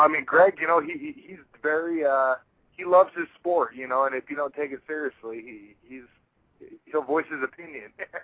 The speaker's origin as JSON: {"language": "English", "country": "New Zealand", "lives_now": "Spokane, United States", "said": "in Spokane now, but I live between Spokane and New Zealand. So just kind of going back and forth and love being a Kiwi, love being American."}